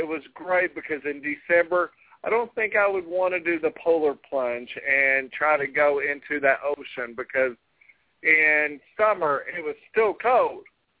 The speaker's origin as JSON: {"language": "English", "town": "Galveston", "region": "Texas", "country": "United States", "tie": "born or raised there", "said": "I grew up in Galveston."}